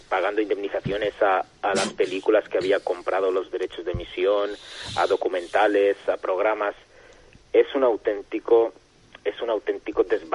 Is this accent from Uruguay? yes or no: no; Valencian Community, Spain; algo que ha formado desde hace 24 años de nuestro paisaje como identidad, como valencianos.